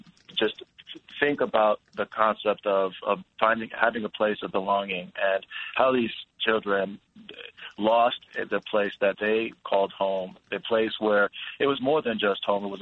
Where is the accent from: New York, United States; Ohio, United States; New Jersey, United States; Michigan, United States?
New York, United States; New York City; because I'm a Latino who was born and raised in New York City, where I got to see that in my own community with my parents. I mean, I spoke Spanish since I can remember